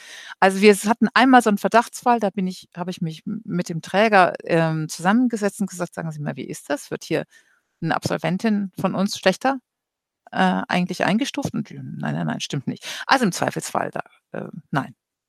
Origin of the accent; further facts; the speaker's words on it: Cologne, North Rhine-Westphalia, Germany; ich bin Kölnerin, Karneval.